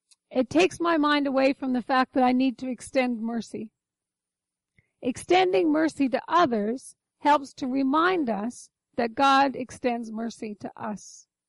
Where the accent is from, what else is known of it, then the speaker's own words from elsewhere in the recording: Newfoundland and Labrador, Canada; Everyone growing up in Newfoundland knows that, right? If you don't put, I was bad for that. Mom would leave me home to take care of the fire